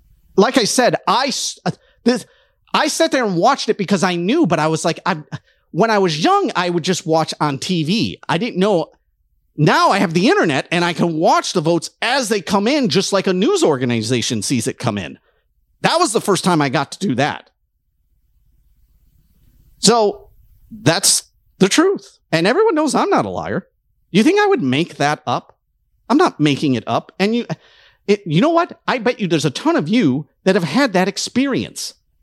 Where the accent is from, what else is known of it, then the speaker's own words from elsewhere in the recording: Detroit, Michigan, United States; I remember when I was young watching Michigan, because I grew up in Detroit